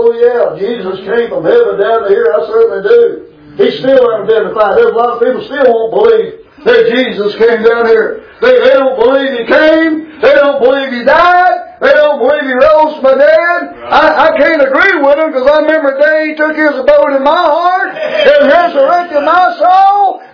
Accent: Kentucky, United States; They're going to know we're from Kentucky when we get there, Sharon.

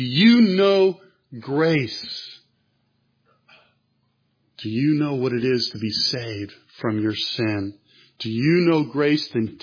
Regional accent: California, United States; Growing up in California, I didn't see any Muslims.

